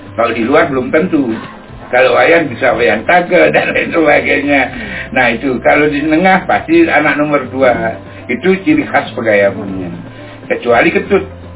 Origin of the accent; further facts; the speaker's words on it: Bali, Indonesia; karena kita orang Bali